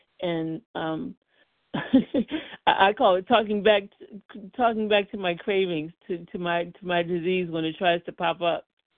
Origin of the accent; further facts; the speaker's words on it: Connecticut, United States; I'm from Connecticut.